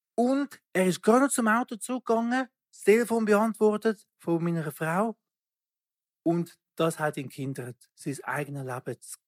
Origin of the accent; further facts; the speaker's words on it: Switzerland; also born or lived in Togo; geboren in Togo. Mein Vater kommt von Togo. Meine Mutter war Schweizerin. Als ich ein Baby war, sind sie in die Schweiz gekommen. Also ich bin eigentlich in der Schweiz aufgewachsen.